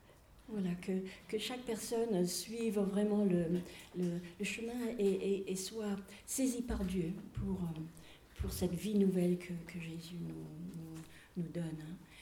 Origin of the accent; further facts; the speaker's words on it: United Kingdom; French is a second language; donc ça c'est un nom britannique, comme vous pouvez entendre dans mon accent. Je suis britannique parce que je suis seulement moitié anglaise, un quart écossaise et un quart galloise